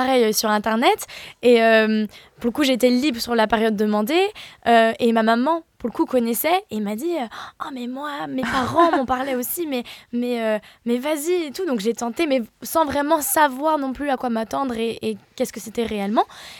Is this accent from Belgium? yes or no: no; Switzerland; now in Paris, France; je suis suisse, donc j'étais en Suisse